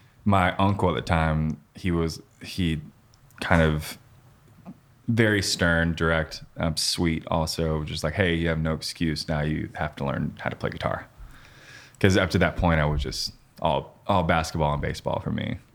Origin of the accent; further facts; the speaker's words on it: Cookeville, Tennessee, United States; my sights were set on Belmont because I grew up in Cookeville, and I really wanted to study music.